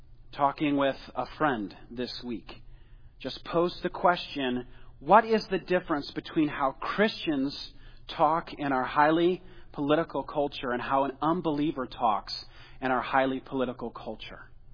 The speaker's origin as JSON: {"language": "English", "region": "Illinois", "country": "United States", "tie": "born or raised there", "said": "I am originally from Illinois, and we have beautiful dirt there. It is lush. It is dark. It is full of good things."}